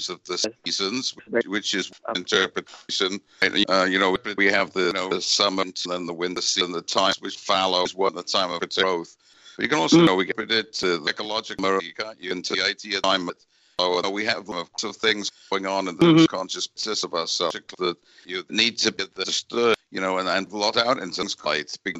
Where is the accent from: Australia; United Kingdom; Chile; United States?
United Kingdom; England; I grew up in Great Britain